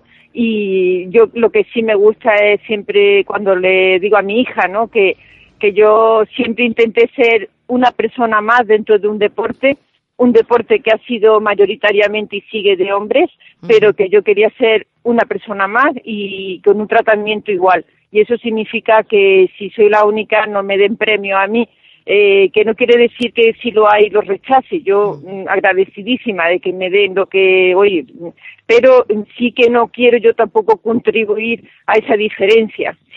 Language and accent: Spanish; Córdoba, Andalusia, Spain; a mí correr en mi tierra, en Córdoba, que para mí es, pues eso, siempre quiero volver.